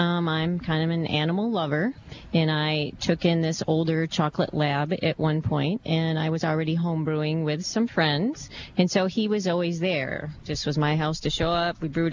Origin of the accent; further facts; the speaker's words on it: Spring Lake, Michigan, United States; Yes, I'm born and raised in Spring Lake, Grand Haven area.